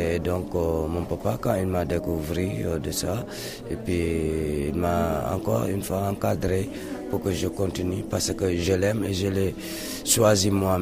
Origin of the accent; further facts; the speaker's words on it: Senegal; born there; Je suis griot de la famille Mandingue. Je suis d'origine du Mali, mais je suis sénégalais. Mon papa est né au Sénégal et moi aussi je suis né au Sénégal.